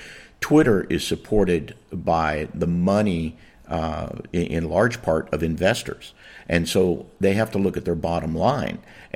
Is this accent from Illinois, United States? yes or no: no; San Francisco, California, United States; having grown up, born and raised in San Francisco, I want to tell you that the Tenderloin is like the slums.